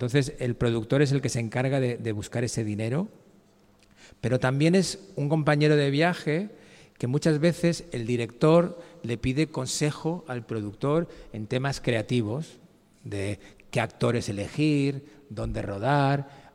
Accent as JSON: {"language": "Spanish", "town": "Bilbao", "region": "Basque Country", "country": "Spain", "tie": "born or raised there", "said": "Yo soy de Bilbao. Y Bilbao, como sabéis, está en el norte y llueve mucho. Y yo estaba rodeado de cines."}